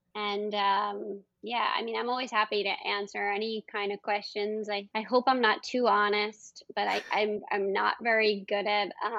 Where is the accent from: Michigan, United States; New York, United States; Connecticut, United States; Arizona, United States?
New York, United States; New York City; I mean I was born on the Upper East Side, and I went to college, but I was in upstate New York. But then I you know, I'm from New York City. It's just who I am.